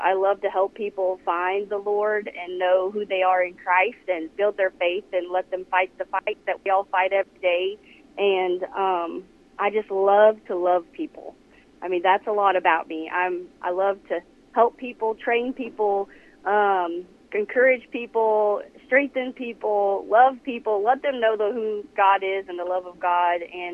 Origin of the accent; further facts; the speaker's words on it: Missouri, United States; I'm from Northern Missouri.